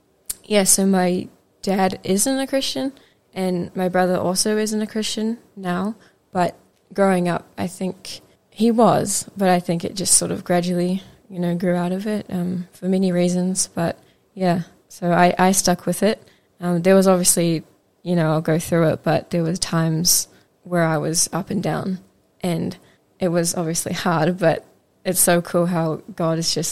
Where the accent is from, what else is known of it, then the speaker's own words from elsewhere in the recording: Tauranga, Bay of Plenty, New Zealand; I grew up in Tauranga, and I'm 18.